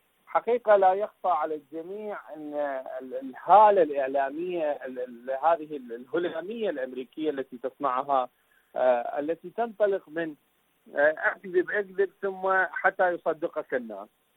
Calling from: Iraq; من العراق

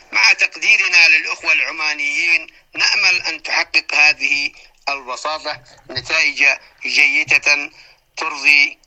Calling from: Sanaa, Amanat Al Asimah, Yemen; إذا لم يوقف العدوان على بلادنا اليمن ويفك الحصار

